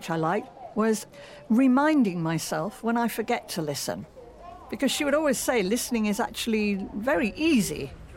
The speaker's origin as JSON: {"language": "English", "country": "United Kingdom", "lives_now": "New York, United States", "said": "I mean, as you hear, I'm British. I'm living in New York."}